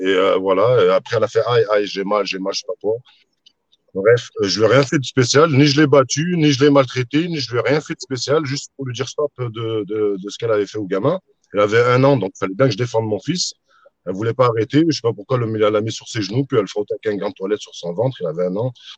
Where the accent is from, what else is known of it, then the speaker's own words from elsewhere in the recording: Valence, Auvergne-Rhône-Alpes, France; moi je suis de Valence, Jude Valange